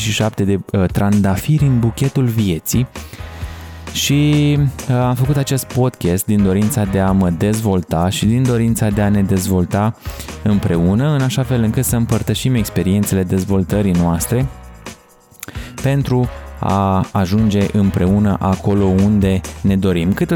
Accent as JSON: {"language": "Romanian", "country": "Romania", "said": "Și cum suntem noi așa ca români, o nație de haz de necaziști"}